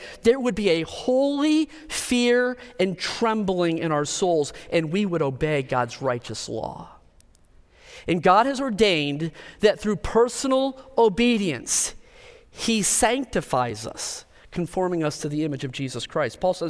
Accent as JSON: {"language": "English", "region": "Minnesota", "country": "United States", "said": "Well, no. We're from Minnesota."}